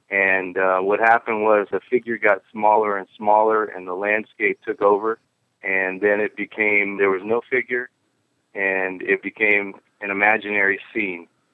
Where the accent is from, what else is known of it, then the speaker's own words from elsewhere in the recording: Oakland, California, United States; I spent a lot of time actually in Northern California painting the coast, and I grew up in Oakland.